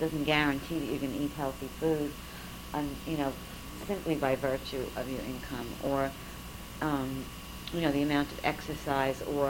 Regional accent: New York City, New York, United States; because I'm from New York City area

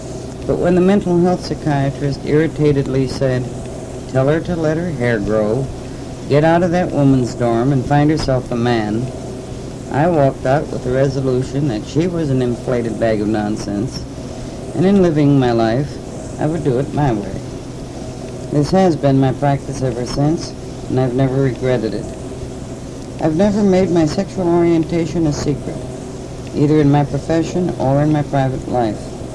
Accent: Chicago, Illinois, United States; born there; I was born in 1922 in Chicago, Illinois, of what would now be called middle-class parentage. My ancestry was Austrian-German.

